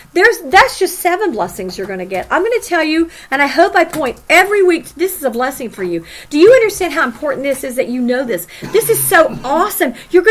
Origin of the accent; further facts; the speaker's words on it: England, United Kingdom; Now, you know, I'm an English person, and I'm into language, so I went, now that's singular.